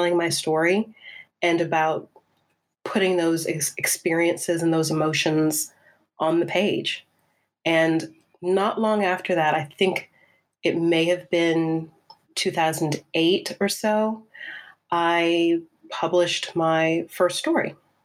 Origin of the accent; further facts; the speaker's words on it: South Carolina, United States; So I grew up in South Carolina.